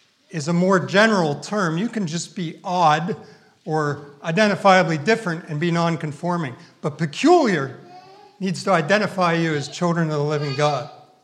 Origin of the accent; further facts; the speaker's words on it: England, United Kingdom; I know, don't mock me, all right? I'm English. Say it right.